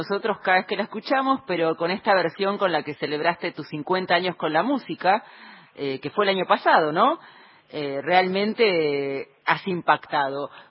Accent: Florida, Buenos Aires Province, Argentina; A mí también me liga a mi infancia en Florida, en la zona norte del Gran Buenos Aires

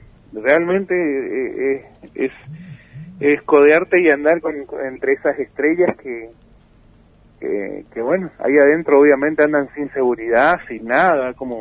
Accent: Misiones, Argentina; yo vengo porque vengo de Caladura, lo repito, pero por lo menos vengo a traer el nombre de Iguazú, el nombre de nuestra provincia

